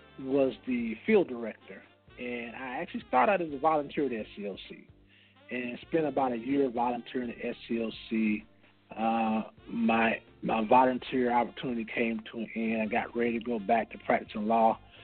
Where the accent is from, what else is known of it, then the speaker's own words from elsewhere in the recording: Greensboro, Georgia, United States; I happen to be the first African-American municipal court judge in my hometown of Greensboro, Georgia, since for the past 4 years.